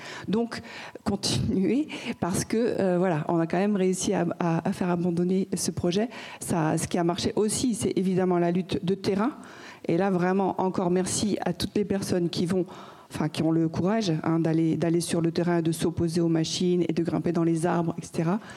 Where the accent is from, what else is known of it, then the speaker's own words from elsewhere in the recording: Nantes, Pays de la Loire, France; Je suis une Nantaise et en cours d'installation dans le Lot.